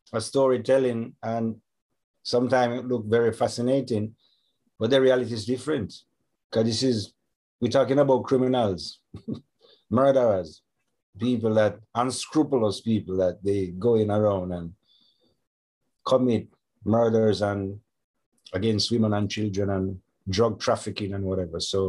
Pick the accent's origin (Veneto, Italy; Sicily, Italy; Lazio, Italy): Sicily, Italy; now in Jamaica; A regular thing, like going to school, have friends, you know, like a regular lifestyle, not different from growing up here in Jamaica